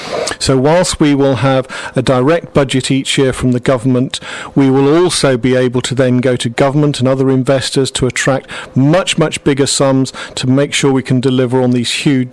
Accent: South West England, United Kingdom; and I grew up in Somerset, I remember first commuting into Bristol some 30 years ago.

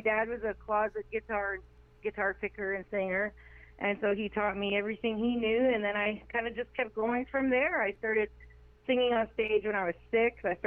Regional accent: Wikwemikong, Ontario, Canada; I grew up in Wequimcong Reserve up in Canada, Ontario, Canada. I grew up on an island, and I'm First Nations. I'm Ojibwe Potawatomi

